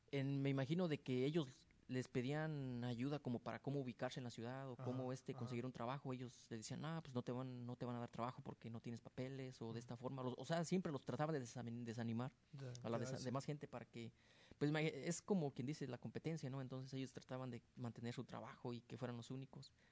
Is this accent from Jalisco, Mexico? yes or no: no; Michoacán, Mexico; pero para el área donde somos nosotros, allá de Michoacán, que le llaman pinole